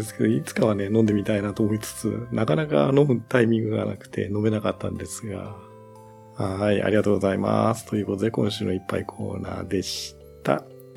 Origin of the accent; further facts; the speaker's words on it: Shimane, Japan; ノドグロ、私の地元というかね、島根の方でも結構有名な高級魚に今はなってしまいましたけどね。だから田舎いる頃、ノドグロ食べたことなかったんですけどね。